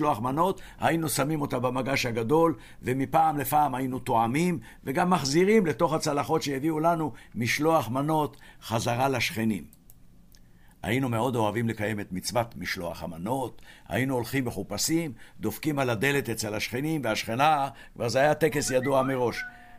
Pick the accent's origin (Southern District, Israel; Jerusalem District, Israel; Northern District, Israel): Jerusalem District, Israel; Jerusalem; ירושלים בילדותי הייתה כמו במת תיאטרון.